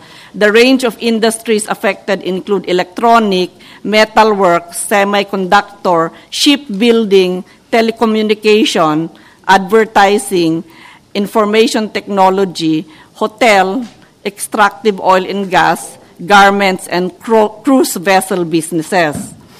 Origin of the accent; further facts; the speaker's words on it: Cordillera Administrative Region, Philippines; I come from the Philippines, and I can speak of the situation of indigenous peoples in my country. In the region where I come from, the Cordillera region